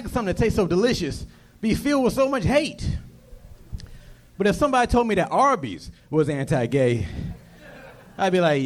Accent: Fairfield, California, United States; Bay Area, Fairfield, California.

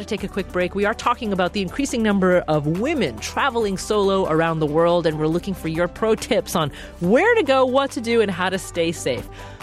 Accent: United States; versus what might make me uncomfortable as an American woman.

